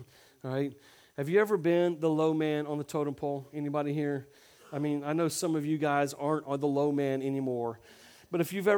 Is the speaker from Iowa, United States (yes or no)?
no; Alabama, United States; Because for some reason, because I was in Florida and I was from Alabama, it's just a natural thing for him to just make fun of Alabama people.